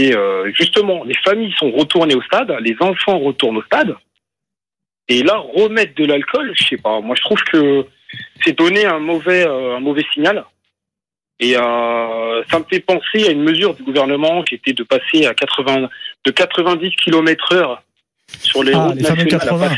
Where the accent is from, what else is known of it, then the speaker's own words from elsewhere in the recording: Paris, Île-de-France, France; parce que je suis parisien.